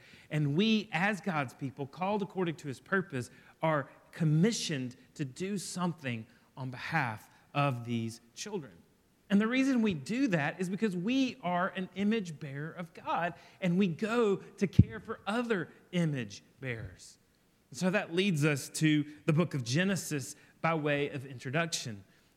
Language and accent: English; Birmingham, Alabama, United States; and I'm from Birmingham, Alabama, and a huge Crimson Tide fan.